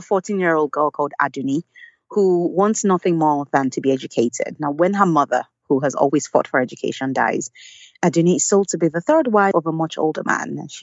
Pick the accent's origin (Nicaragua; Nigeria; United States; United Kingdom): Nigeria; Lagos; so I grew up in Lagos and in Nigeria, and in a neighborhood where a lot of families, so hundreds of families, close to 1,000 lived in that neighborhood. And it was middle class to slightly wealthy.